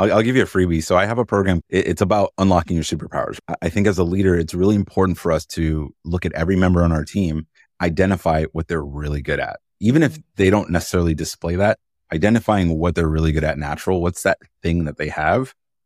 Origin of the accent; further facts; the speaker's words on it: New York, United States; I'm a big Yankees fan because I'm from New York.